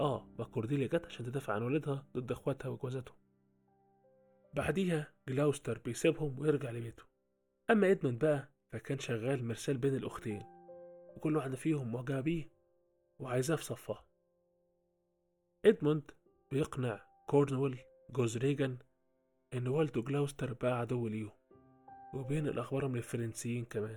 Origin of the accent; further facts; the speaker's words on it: Egypt; ومشهور عندنا في مصر